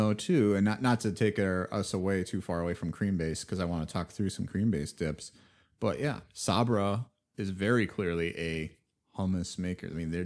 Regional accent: Wisconsin, United States; especially being in the Midwest growing up in Wisconsin

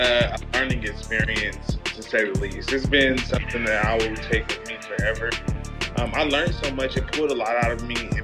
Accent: Raleigh, North Carolina, United States; I'm from Raleigh, North Carolina.

